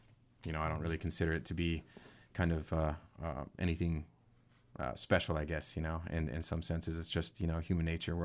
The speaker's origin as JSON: {"language": "English", "country": "United States", "said": "The way that the system was behaving towards people in general over there was unacceptable for me as an American."}